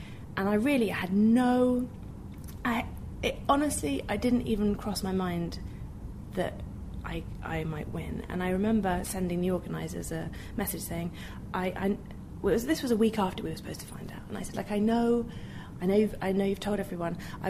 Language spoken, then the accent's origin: English; London, United Kingdom; because I grew up in London and...